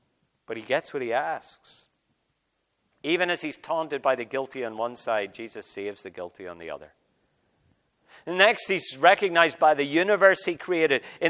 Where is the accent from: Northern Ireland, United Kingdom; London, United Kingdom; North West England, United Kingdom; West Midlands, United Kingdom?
Northern Ireland, United Kingdom; I come from Northern Ireland, as you know, where former terrorists are now in government.